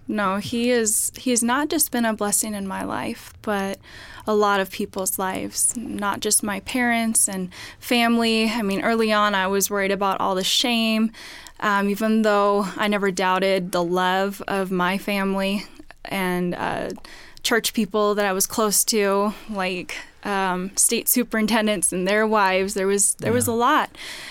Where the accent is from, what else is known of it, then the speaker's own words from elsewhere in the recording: Philippines; born there; I grew up in a Assemblies of God pastor home. I was adopted from the Philippines.